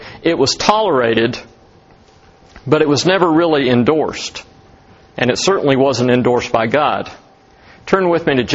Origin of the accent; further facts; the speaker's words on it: Atlanta, Georgia, United States; Well, I grew up in Atlanta. I consider myself an Atlantan. Or more specifically, a Marietian.